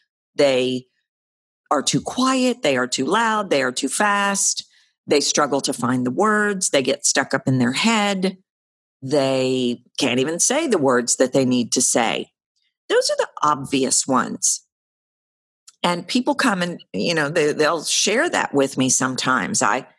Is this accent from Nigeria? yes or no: no; Houston, Texas, United States; also born or lived in New York City / Dallas; now in Los Angeles, United States; I've always lived in big cities. I grew up in Houston. I lived in New York City for years. I lived in Dallas. I live in Los Angeles now.